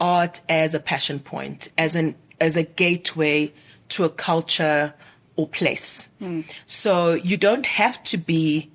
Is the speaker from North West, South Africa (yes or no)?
no; Esikhaweni, KwaZulu-Natal, South Africa; born or raised there; also born or lived in Stanger